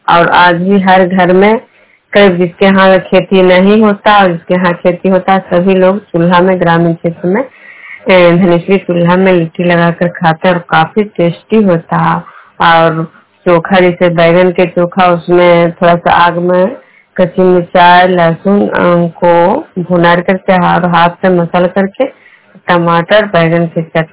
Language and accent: Hindi; Bihar, India; मैं विष्णु प्रोग्राम खड़गा पंचायत नालंदा जिला नालंदा प्रखंड की निवासी हूँ।